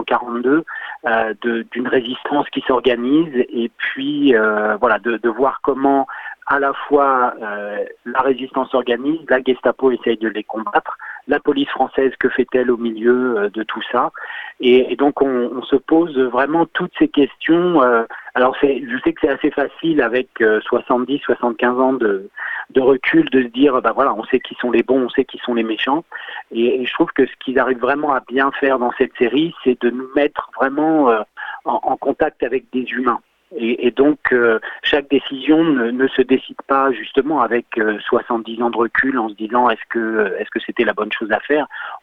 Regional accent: La Rochelle, Nouvelle-Aquitaine, France; Donc moi, je suis originaire de La Rochelle, donc cocorico, ça me fait bien plaisir.

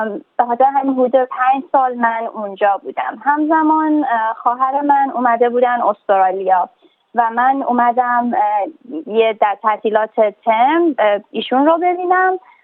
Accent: Tehran, Tehran Province, Iran; moved away as an adult; also born or lived in Rasht / United States / Austria; من همونطور که گفتین در ایران به دنیا آمدم، در واقع در رشت هم به دنیا آمدم ولی در تهران بزرگ شدم. یک سال حدود در دبیرستان من آمریکا درس خوندم.

